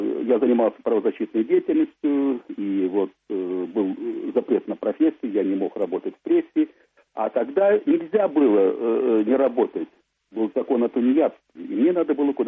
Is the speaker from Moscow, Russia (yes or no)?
yes; Moscow, Russia; я, как и все москвичи, действительно воспитывался и на … на спектаклях, и стоял ночами в очередях.